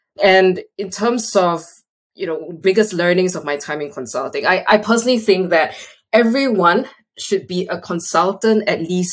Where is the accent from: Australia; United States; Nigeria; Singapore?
Singapore; I come from Singapore. I'm a proud Singaporean up to today.